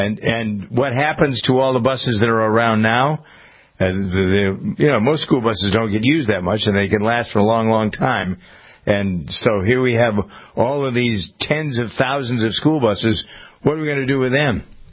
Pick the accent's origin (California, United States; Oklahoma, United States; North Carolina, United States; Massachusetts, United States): Massachusetts, United States; Framingham; if I ask my guys here in my hometown of Framingham